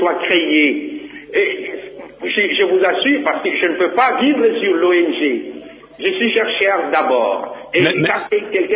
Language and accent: French; Bandundu, Kwilu, DR Congo; Moi, je suis de Bandundu.